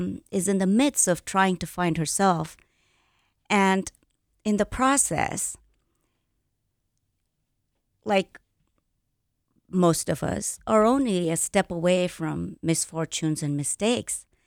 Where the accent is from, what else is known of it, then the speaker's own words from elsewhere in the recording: India; I mean, I'm Indian and his parents were Indian.